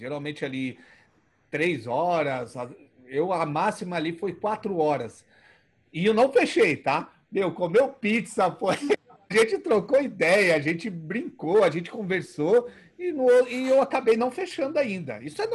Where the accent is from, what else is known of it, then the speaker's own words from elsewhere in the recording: São Paulo, Brazil; Eu sou de São Paulo, tá? Você achando que de São Paulo é top? O meu não é.